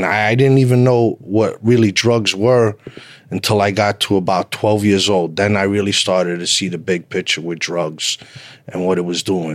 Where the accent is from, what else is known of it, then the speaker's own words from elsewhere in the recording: Brooklyn, New York, United States; also born or lived in Bronx; I was born in the Bronx, and my mother and father separated. I moved to Brooklyn with my mother, And it was a really bad time in New York. I grew up in Brooklyn in the 80s.